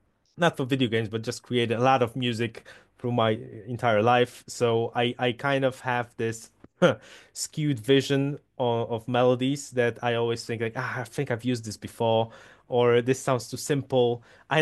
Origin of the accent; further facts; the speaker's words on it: Poland; first language Polish; English is a second language; no, I'm Polish, so